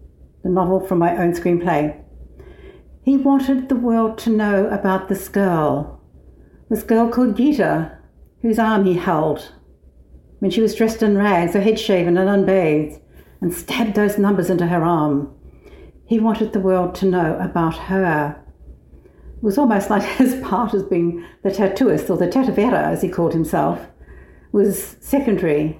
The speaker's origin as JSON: {"language": "English", "country": "New Zealand", "said": "It's set in New Zealand. I'm a Kiwi, so maybe there's an element of relating to the time and place"}